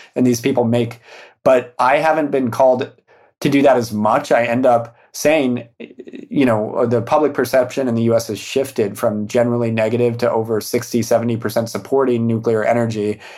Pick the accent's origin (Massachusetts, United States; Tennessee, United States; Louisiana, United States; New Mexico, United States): New Mexico, United States; now in San Francisco, United States; I'm gonna say that my favorite food is New Mexican food because I'm from New Mexico.